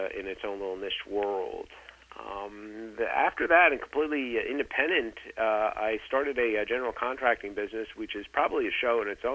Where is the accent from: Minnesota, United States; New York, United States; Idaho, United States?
New York, United States; Maybe it's because I'm a New Yorker.